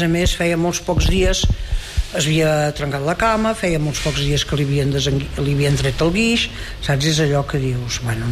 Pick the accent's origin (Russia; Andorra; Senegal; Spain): Spain; Ripoll, Catalonia; Bueno, jo vaig néixer al Pens, però vaig venir amb 6 mesos, vull dir que sóc d'aquí de tota la vida.